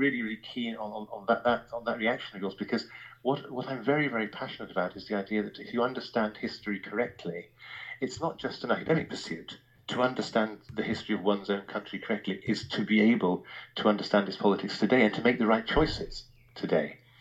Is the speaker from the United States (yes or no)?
no; England, United Kingdom; And although I'm English from my birth, I absolutely support it.